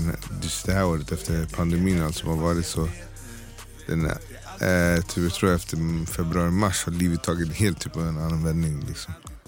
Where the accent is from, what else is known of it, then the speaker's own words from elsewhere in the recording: Hässelby, Stockholm County, Sweden; Född och uppvuxen i Hässelby. Började därifrån.